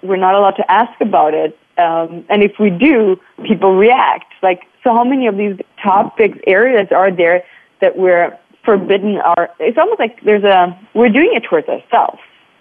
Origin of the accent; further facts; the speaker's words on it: Germany; And I grew up in Germany at that point when I was getting in puberty, and it was a lot of boxes, a lot of structures, a lot about being right and appropriate.